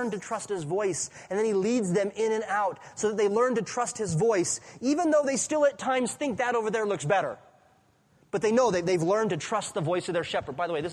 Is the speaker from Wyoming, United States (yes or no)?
yes; Wyoming, United States; I'm from Wyoming, and I was never a shepherd, but there's a lot of shepherds in Wyoming.